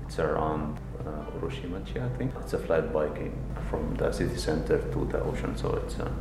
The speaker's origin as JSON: {"language": "English", "country": "Egypt", "lives_now": "Sendai, Japan", "said": "I'm from Egypt."}